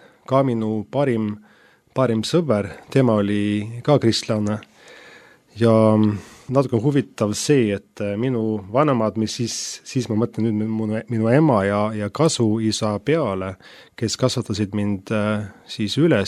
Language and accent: Estonian; Oslo, Norway; 1972. aastal ja kasvasin seal esimesed aastat ühes Oslo linna osas üles. Hiljem kolisime maale, nii et ma ütleks pigem, et ma olen maalt pärit.